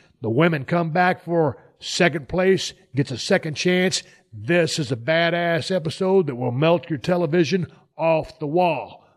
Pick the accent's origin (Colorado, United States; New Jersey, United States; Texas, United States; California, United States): Texas, United States; So I looked at the dudes and said, man, I'm from Texas. I don't know where Beverly Hills is at.